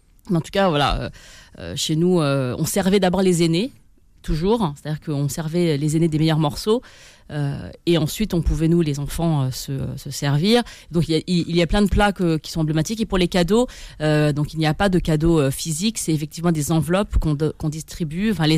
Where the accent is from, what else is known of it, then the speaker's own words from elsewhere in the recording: China; puisque moi, je suis chinoise, ça me choque en rien que vous me dites le Nouvel An chinois, puisque je suis chinoise.